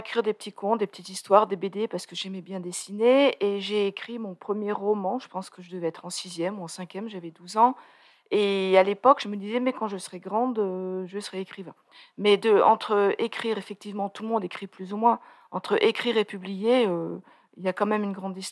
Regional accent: Voiron, Auvergne-Rhône-Alpes, France; Je suis en Chartreuse, oh, ça fait une vingtaine d'années. Mais avant, j'étais pas bien loin. Moi, je suis natif de Voiron.

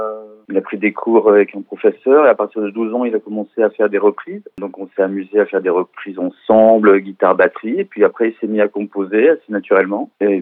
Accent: Corbelin, Auvergne-Rhône-Alpes, France; On vient de Corbelin

